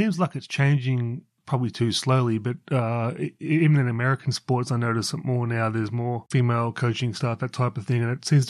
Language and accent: English; Newcastle, New South Wales, Australia; I grew up in Newcastle where me and my friends acted like football players, you know.